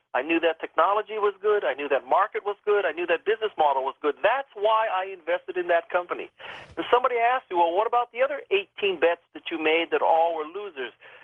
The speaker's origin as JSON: {"language": "English", "region": "Hawaii", "country": "United States", "said": "So I'm from Hawaii."}